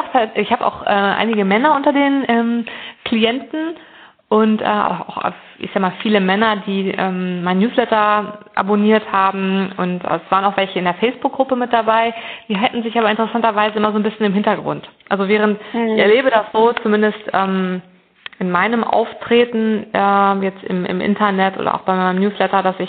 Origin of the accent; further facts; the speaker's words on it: Hildesheim, Lower Saxony, Germany; Ich bin in Hildesheim aufgewachsen. Das ist eine mittelgroße Stadt oder kleine Großstadt in Niedersachsen. Ich bin da am Stadtrand aufgewachsen in sehr geordneten und stabilen familiären Verhältnissen und auch in sehr stabilen finanziellen Verhältnissen.